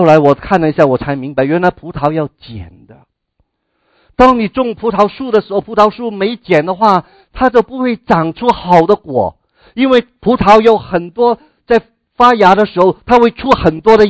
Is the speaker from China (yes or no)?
yes; Guangdong, China; 我们广东人读这句话的时候不感觉有什么特别